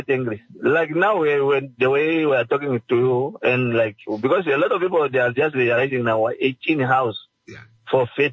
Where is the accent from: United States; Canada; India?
India; this is what we as an Indian, we don't realize.